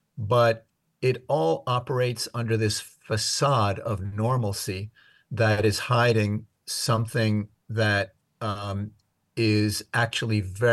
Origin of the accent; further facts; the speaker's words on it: United States; I'm an American, and the ICRC is not going to send Americans to investigate an American detention facility.